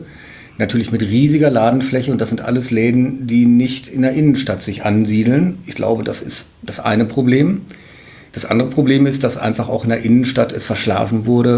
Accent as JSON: {"language": "German", "town": "Münster", "region": "North Rhine-Westphalia", "country": "Germany", "tie": "born there", "said": "Ich komme gebürtig aus Münster."}